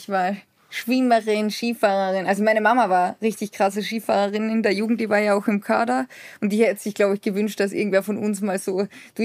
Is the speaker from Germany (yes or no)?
no; Austria; als Österreicher findet man das schon sehr amüsant